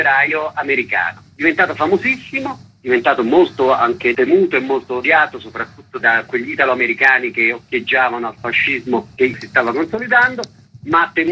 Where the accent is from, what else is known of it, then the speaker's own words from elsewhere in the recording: Sulmona, Abruzzo, Italy; born there; io sono nato a Sulmona e poi ho lavorato un po' in giro per il mondo